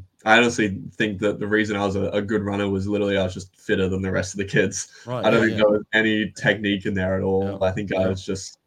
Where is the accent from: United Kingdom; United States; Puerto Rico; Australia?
Australia; Newcastle, New South Wales; Newcastle, actually.